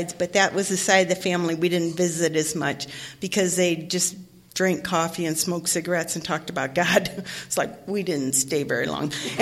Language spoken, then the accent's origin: English; Ohio, United States; I grew up in Ohio, and I never felt a part of my whole life. I was one of five kids